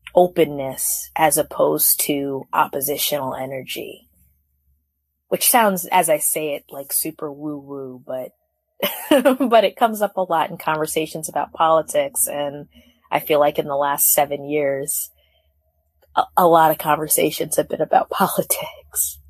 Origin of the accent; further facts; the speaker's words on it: Shrewsbury, New Jersey, United States; also born or lived in Piscataway / Maryland / Georgia / New Hampshire; now in Newark, United States; I live in Newark, New Jersey. And I grew up, that's a question that's a little bit complicated, but mostly in Shrewsbury, New Jersey and Piscataway, New Jersey. I also lived in Maryland and Georgia and spent a few years up in New Hampshire for high school.